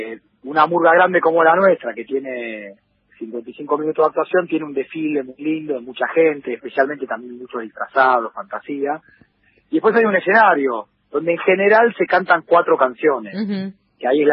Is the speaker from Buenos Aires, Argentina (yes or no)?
yes; Buenos Aires, Argentina; yo soy de la Boca